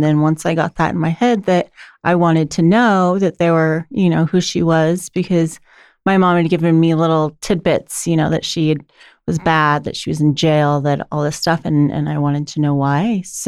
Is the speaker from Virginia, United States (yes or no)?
no; Eugene, Oregon, United States; born there; I was born in Eugene. I don't remember this time. I think it was morning, but I don't remember. June 27th, 1984.